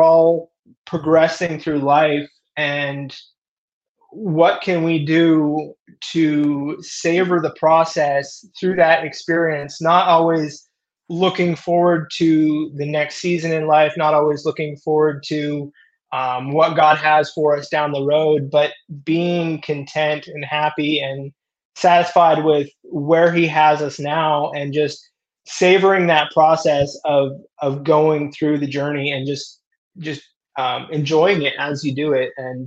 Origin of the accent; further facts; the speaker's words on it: Minnesota, United States; also born or lived in Canada; now in Tennessee, United States; I was born in Canada, raised in Minnesota, and then I moved to Tennessee here in about 2015.